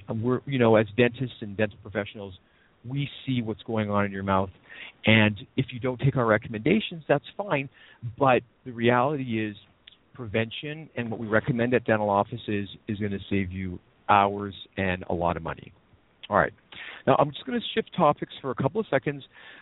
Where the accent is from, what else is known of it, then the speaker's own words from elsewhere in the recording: Canada; now in United States; I'm Canadian, and I have experience in the Canadian healthcare system